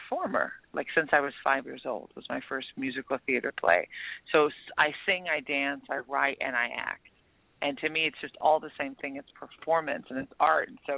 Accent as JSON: {"language": "English", "town": "Santa Barbara", "region": "California", "country": "United States", "tie": "born or raised there", "said": "And I grew up in Santa Barbara. And, you know, we had art and God. That was what we grew up with."}